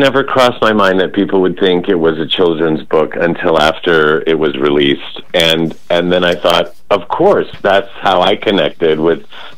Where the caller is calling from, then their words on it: Los Angeles, California, United States; Los Angeles.